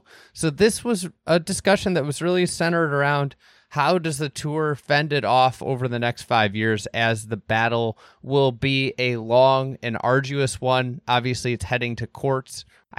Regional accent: Midwest, United States; one of the things I realized as a Midwesterner is like, you know, being conscious of sweating.

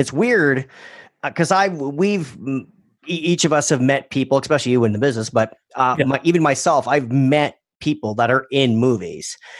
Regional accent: Canada; Excuse my ignorance. We are Canadian.

